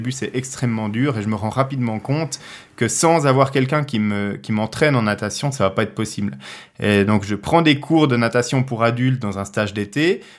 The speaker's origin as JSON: {"language": "French", "region": "Zurich", "country": "Switzerland", "said": "J'ai fait 2014 à Zurich, donc chez moi en Suisse."}